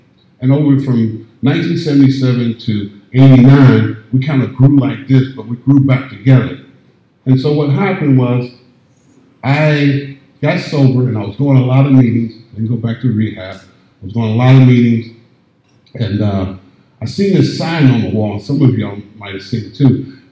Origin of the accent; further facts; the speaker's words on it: Indiana, United States; moved away as an adult; I met a friend of mine when I first moved here. I'm originally from Indiana. I talk funny, so please, if you don't understand me, just speak me after the deal, and I'll tell you what I meant, okay?